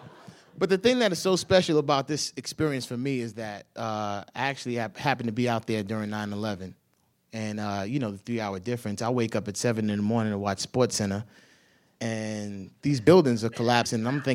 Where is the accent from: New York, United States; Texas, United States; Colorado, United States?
New York, United States; because I'm the only guy from New York out there, and they knew I was from New York